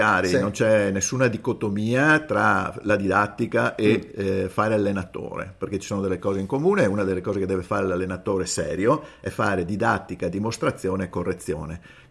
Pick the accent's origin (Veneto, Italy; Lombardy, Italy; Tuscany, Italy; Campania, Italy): Veneto, Italy; Padua; Io sono cresciuto in patronato all'Arcella